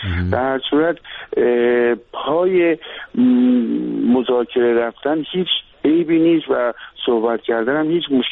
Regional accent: Iran; به هر صورت ما ایرانی هستیم

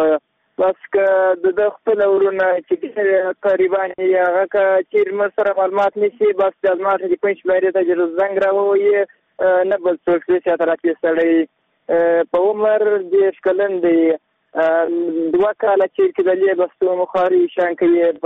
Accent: Maiwand, Kandahar, Afghanistan; د کندهار میوند ولسوالۍ.

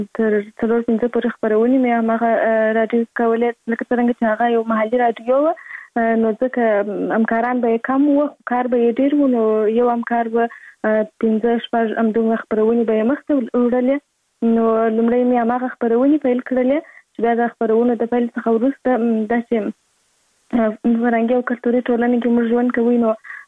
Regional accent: Kandahar, Afghanistan; born or raised there

